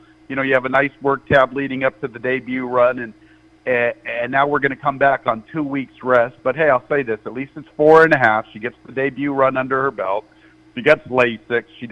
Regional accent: California, United States; I've got that California, growing up in California, watching California work tabs

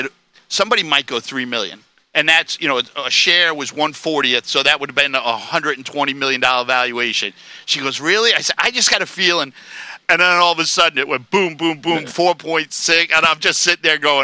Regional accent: Long Island, New York, United States; being a New Yorker, a Long Island kid at Belmont Park

